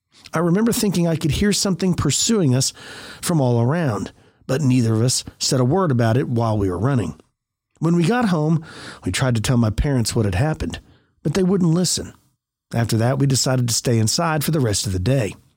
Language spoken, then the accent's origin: English; New York, United States; I grew up in Western New York near Rochester.